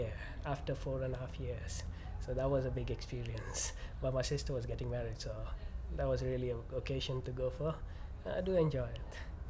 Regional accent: India; English is a second language; moved away as an adult; now in England; I was born in India, basically. And I've been there, I did my study and everything there. And then after that, I worked there for quite a few years. After that, I came to England to do my master's.

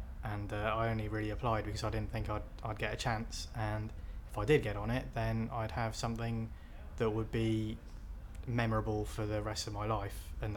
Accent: Newport, Wales, United Kingdom; also born or lived in Guyana / Birmingham; I moved with my parents to Birmingham. But I grew up in Wales, in Newport, in a little village just on the outskirts, which was quite hilly and grassy, and lots of sheep.

